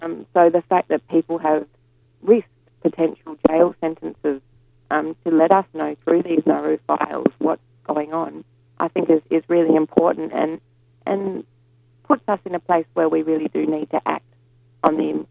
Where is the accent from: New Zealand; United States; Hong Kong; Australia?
Australia; And I think as an Australian public, we do need to be really concerned